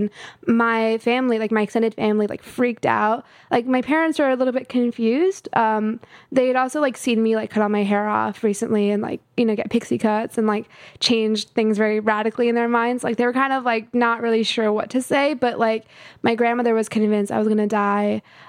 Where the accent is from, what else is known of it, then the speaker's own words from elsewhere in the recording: California, United States; also born or lived in Houston, Texas / Atlanta, Georgia / Colorado; So I was born in Texas and I was there until I was five in Houston. And then we went all across the country, like Atlanta, Georgia, and then Colorado. And eventually we settled in California. So like from like seven onwards, I was in California.